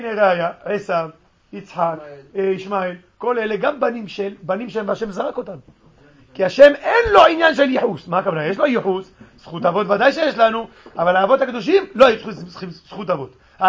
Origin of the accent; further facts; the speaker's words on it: Morocco; מילא זה שאני ואתה לא דומים, טוב, אתה שתהיה בריא תימני, אני מרוקאי, מה נעשה?